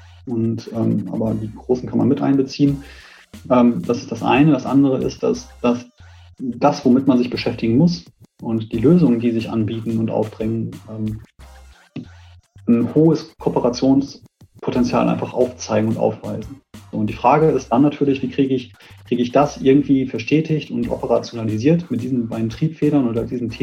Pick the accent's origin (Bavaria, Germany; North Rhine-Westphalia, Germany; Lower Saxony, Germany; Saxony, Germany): North Rhine-Westphalia, Germany; Münster; born there; Ich bin 34 Jahre alt, ich bin in Münster geboren, in der Nähe Münster. Von Münster auch geboren. Ja, Münster, das schöne Münster.